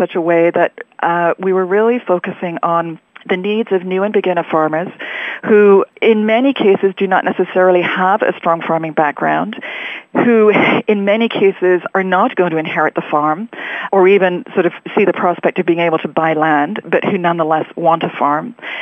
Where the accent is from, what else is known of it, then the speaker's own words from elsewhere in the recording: England, United Kingdom; I grew up in England, and I grew up in a village community, in a rural environment, and I worked on farms.